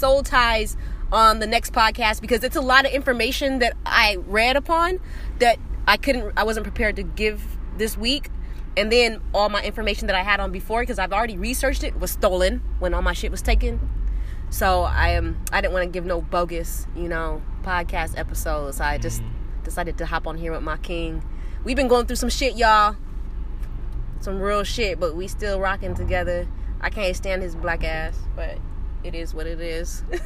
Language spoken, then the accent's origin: English; Chicago, Illinois, United States; I'm from Chicago.